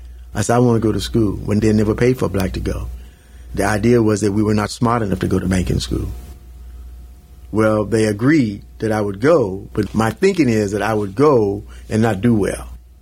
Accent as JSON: {"language": "English", "region": "Mississippi", "country": "United States", "said": "I just told a lady what I did. I came from Mississippi, and nothing I said made sense to her."}